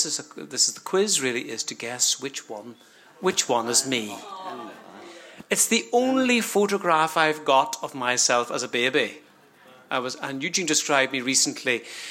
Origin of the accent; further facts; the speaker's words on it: Claudy, Northern Ireland, United Kingdom; also born or lived in Derry; But moving on swiftly, we moved out to Clawdy, which was a very much a rural village, really. But we lived outside Clawdy.